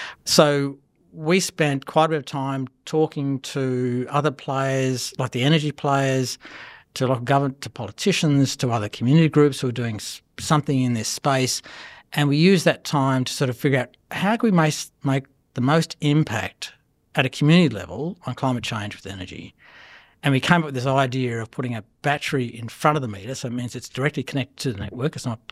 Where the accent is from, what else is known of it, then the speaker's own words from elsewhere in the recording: Elphinstone, Victoria, Australia; so I'm from Elphinton in Victoria